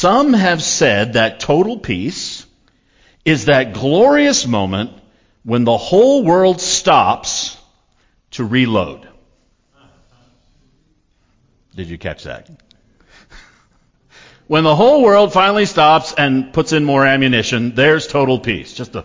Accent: Kansas, United States; I came from Kansas. They always say, shalom, y'all.

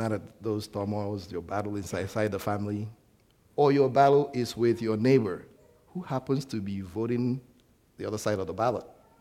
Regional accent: Nigeria; I'm from Nigeria

